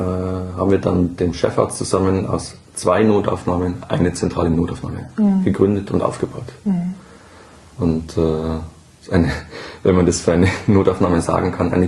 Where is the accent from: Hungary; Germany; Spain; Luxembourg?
Germany; Bruckmühl, Bavaria; Ja, also ich bin in Bruckmühl aufgewachsen.